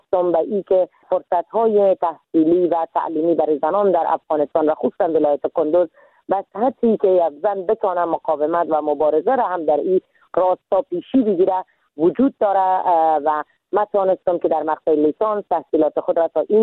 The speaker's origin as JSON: {"language": "Persian", "country": "Iran", "tie": "born or raised there", "moved": "as an adult", "lives_now": "Afghanistan", "said": "من در سال 1364 در کشور ایران به دنیا آمدم"}